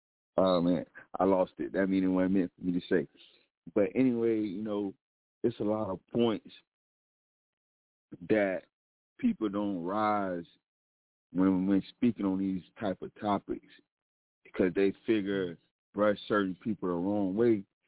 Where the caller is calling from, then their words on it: Florida, United States; I'm calling from the Gunshine State, Blazing City.